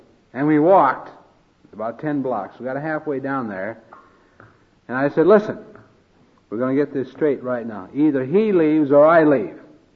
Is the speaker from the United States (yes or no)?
yes; Iowa, United States; I grew up out in Iowa, the corn state. You can probably tell I'm corn-fed. Grew up on a farm out there.